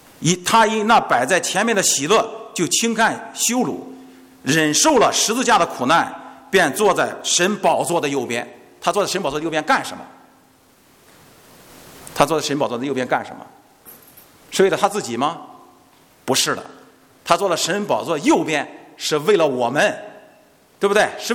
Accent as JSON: {"language": "Chinese", "town": "Jinan", "region": "Shandong", "country": "China", "tie": "born or raised there", "said": "我在我的家乡济南，在坐着车一看"}